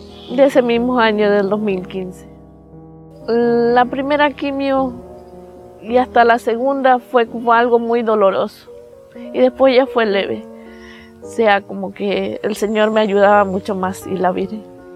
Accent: Chone, Manabí, Ecuador; Soy de Chone, soy chonera, quien dice.

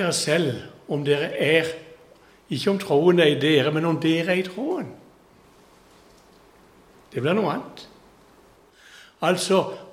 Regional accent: Flekkerøy, Agder, Norway; Jeg kommer fra Flekkerøy, forbi Kristiansand

